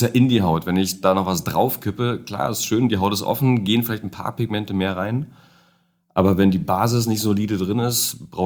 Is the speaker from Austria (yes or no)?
no; Niemegk, Brandenburg, Germany; moved away as an adult; Das nennt sich Niemek. Das ist eine Autobahnabfahrt von der A9.